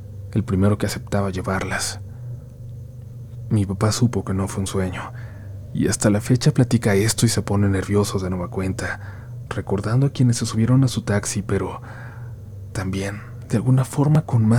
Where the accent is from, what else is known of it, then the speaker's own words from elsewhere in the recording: Monterrey, Nuevo León, Mexico; soy de Monterrey.